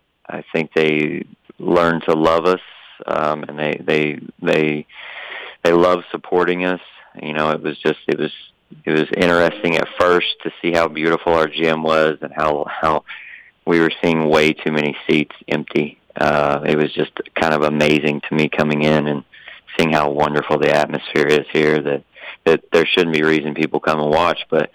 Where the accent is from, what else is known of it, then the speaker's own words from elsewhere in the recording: Dongola, Northern, Sudan; since I'm originally from Dongola.